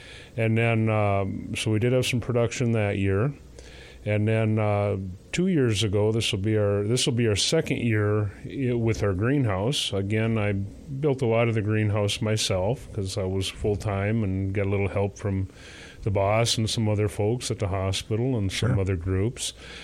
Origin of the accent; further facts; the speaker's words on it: Fargo, North Dakota, United States; I actually was born and raised in Fargo, and I attended NDSU and got my bachelor's degree in production horticulture from NDSU.